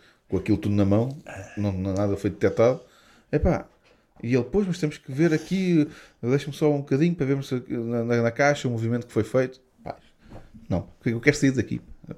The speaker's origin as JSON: {"language": "Portuguese", "country": "Portugal", "said": "Nós somos portugueses, somos bué acomodados."}